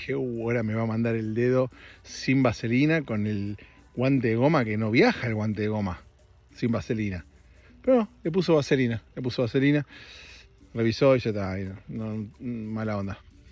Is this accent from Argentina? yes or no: yes; Argentina; yo soy de Argentina